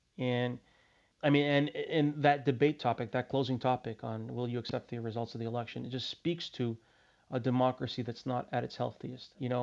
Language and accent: English; Canada; now in United States; I'm Canadian. Canada's home. I don't have another citizenship, but I care about this country too, the United States. I've been living here for quite a few years.